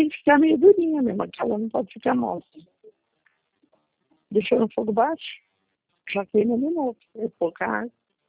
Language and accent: Portuguese; Santo Ângelo, Rio Grande do Sul, Brazil; born there; Santo Ângelo